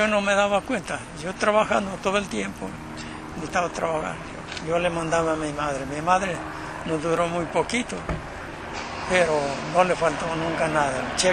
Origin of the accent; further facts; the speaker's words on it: Mexico; moved away; yo vine fregado de México. Allá no había trabajo.